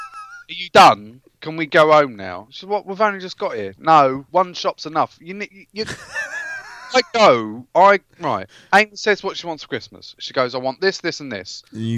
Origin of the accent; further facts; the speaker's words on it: London, United Kingdom; I'm from London.